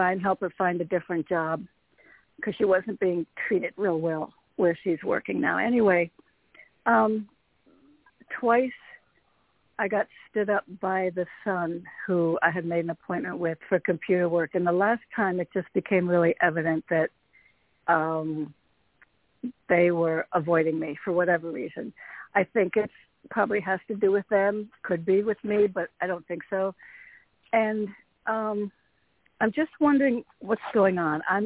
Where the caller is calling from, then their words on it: Connecticut, United States; calling from Connecticut.